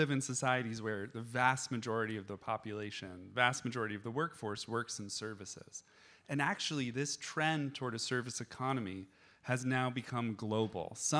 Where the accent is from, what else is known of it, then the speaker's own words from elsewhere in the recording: United States; so for example, I'm from the United States.